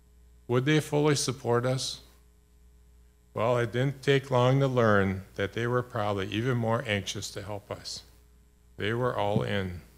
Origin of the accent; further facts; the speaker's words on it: Oostburg, Wisconsin, United States; now in Milwaukee, United States; We grew up in Oostburg.